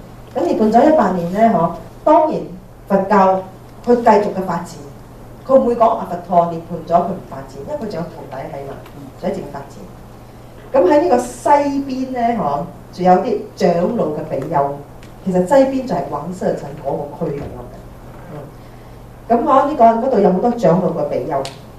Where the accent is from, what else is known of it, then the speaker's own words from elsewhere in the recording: Singapore; 我是新加坡來的，新加坡一年365日是咩天時？